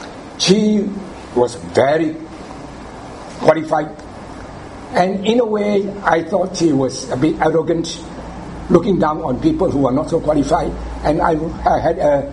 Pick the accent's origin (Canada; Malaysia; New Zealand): Malaysia; Penang; May the 1st, I got my transfer back to Penang, to my hometown, to my family.